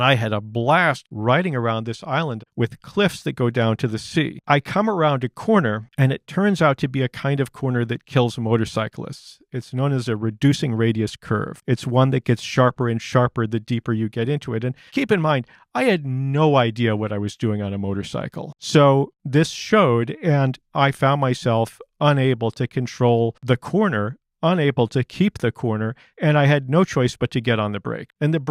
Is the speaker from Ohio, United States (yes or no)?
no; Concord, Massachusetts, United States; I'm a Massachusetts boy. I grew up in Concord, Massachusetts. Teddy Kennedy was our senator.